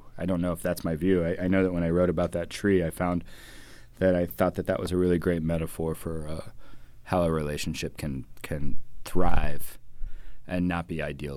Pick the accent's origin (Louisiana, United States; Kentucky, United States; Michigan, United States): Kentucky, United States; so fully as a Kentuckian, and I just thought it humorous that this quiz said that I was not, that I was from New Mexico, right?